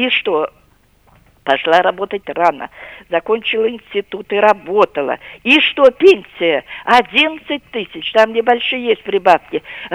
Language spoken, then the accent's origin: Russian; Pskov, Pskov Oblast, Russia; вот вчера я вообще коренная псковичка, мне уже 78-й год, решила пройти по старому городу